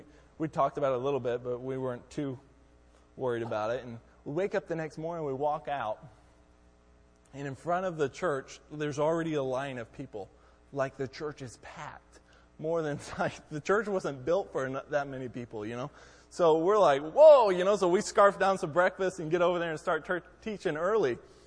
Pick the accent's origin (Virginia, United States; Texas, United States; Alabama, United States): Texas, United States; moved away; so I'm originally from Texas, so I definitely am more of a Texan than a Yankee